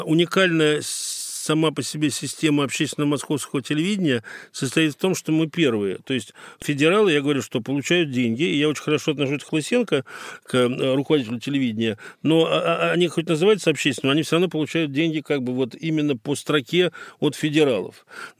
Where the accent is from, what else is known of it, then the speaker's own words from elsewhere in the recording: Moscow, Russia; Неужели мы, москвичи, недостойны нормального общественно-московского телевидения?